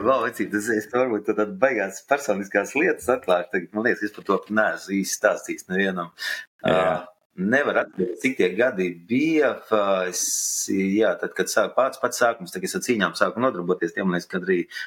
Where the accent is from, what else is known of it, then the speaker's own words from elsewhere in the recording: Cēsis, Vidzeme, Latvia; kaut kad es no Cēsīm, no mazas pilsētas, dzīvoju kaut kur citur